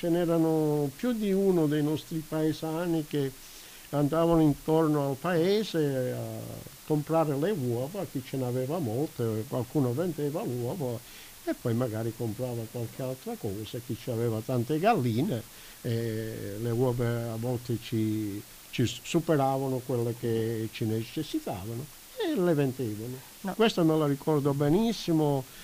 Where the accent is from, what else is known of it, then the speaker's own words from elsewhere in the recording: Calabria, Italy; troppo calabresi. Noi siamo calabresi, ma il nostro programma so che non l'ascoltano solo i calabresi.